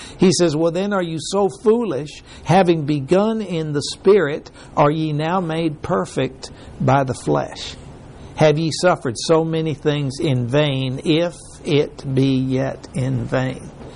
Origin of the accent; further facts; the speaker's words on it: Mexico; I remember when I grew up in Mexico, and I remember being so impressed by how nice everybody behaved, how polite they were.